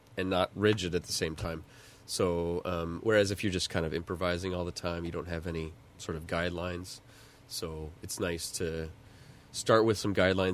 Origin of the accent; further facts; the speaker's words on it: West Coast, United States; And before moving here, I've always wanted to move out here and be away from the West Coast. I grew up on the West Coast.